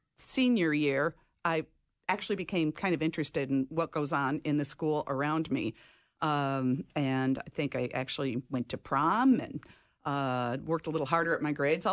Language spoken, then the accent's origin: English; South Bend, Indiana, United States; I grew up in South Bend, Indiana, which is many of the families in the neighborhood were Catholic